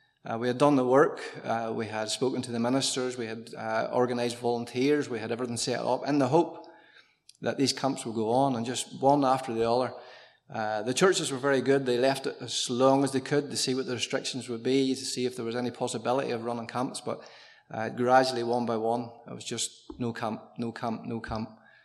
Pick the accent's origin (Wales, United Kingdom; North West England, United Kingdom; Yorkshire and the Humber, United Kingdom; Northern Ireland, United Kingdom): Northern Ireland, United Kingdom; I'm educating them now that we're from Northern Ireland, and they're getting that now.